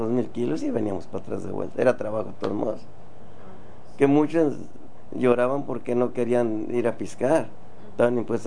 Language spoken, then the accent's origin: Spanish; Michoacán, Mexico; Se acabó mi contrato en Oxnard y salí yo para México, para Michoacán.